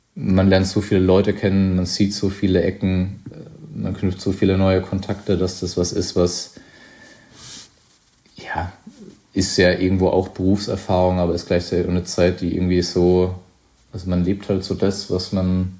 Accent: Baden-Württemberg, Germany; mein Weinheim grenzt an den Odenwald, wo ich aufgewachsen bin

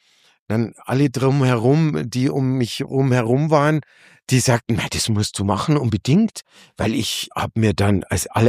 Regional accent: Munich, Bavaria, Germany; Für mich als Münchner und als Bayer ist es natürlich toll.

